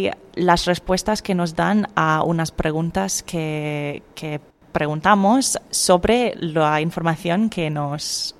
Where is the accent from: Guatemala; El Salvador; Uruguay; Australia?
Australia; Brisbane, Queensland; Spanish is a second language; Sí, soy de Brisbane.